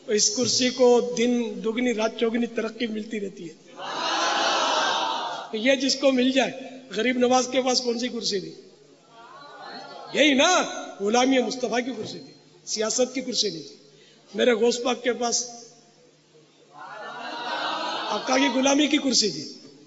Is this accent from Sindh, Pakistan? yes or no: yes; Karachi, Sindh, Pakistan; born there; میں تو پیدائشی پاکستانی ہوں, باب المدینہ میرا مولد ہے, میرا پیدائشی وطن باب المدینہ ہے.